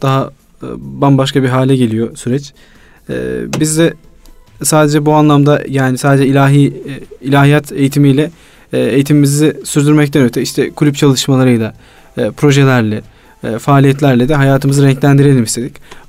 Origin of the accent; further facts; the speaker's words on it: Kahramanmaraş, Turkey; Anadolu'nun o güzel şehrinde dünyaya geldik. Ardından ilkokulumu ve ortaokulumu da Kahramanmaraş'ta devam ettirdim, sürdürdüm.